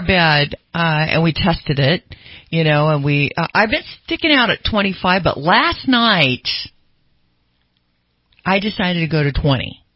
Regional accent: Pleasant Valley, California, United States; Well, that's where I grew up. I grew up in Pleasant Valley, and so Grizzly Flats.

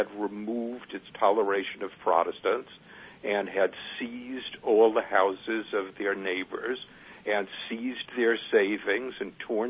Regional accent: New York, United States; We've got my hometown paper, the New York Times, and its 1619 project trying to tell you that no, the country wasn't actually founded in 1776.

